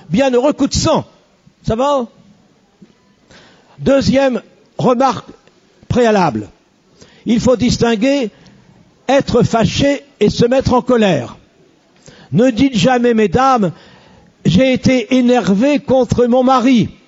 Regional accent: Valenciennes, Hauts-de-France, France; Je faisais une conférence sur un sujet semblable dans ma ville natale, dans l'hôtel de ville de Valenciennes.

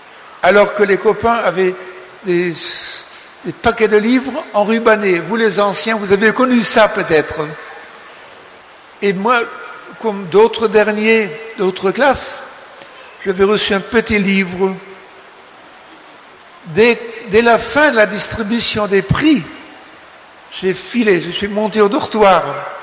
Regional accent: Grand Est, France; Le curé de mon village, je suis lorrain, et de la Moselle qui avait été annexée

